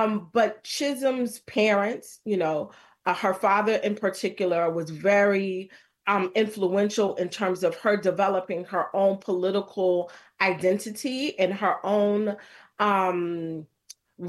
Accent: Barbados; Yes, growing up in Barbados, going to primary school in Barbados.

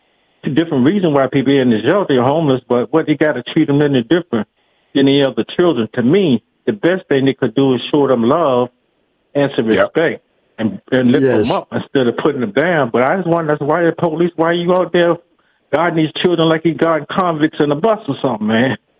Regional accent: Washington, District of Columbia, United States; now in Maryland, United States; Come call from Southeast originally. I live in Maryland now, but I'm from Southeast.

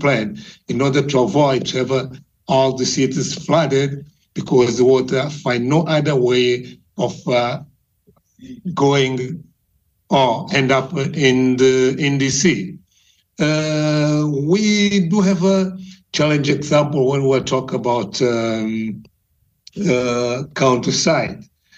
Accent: Maputo, Mozambique; English is a second language; I will start from my hometown or come from Maputo.

